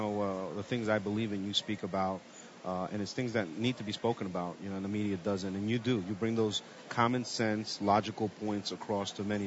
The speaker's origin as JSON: {"language": "English", "town": "Hackensack", "region": "New Jersey", "country": "United States", "tie": "born or raised there", "also_born_or_lived": "Colombia", "said": "No, I grew up in Hackensack, New Jersey, a Spanish kid. Came here from Colombia when I was two. My parents so were looking for the American dream."}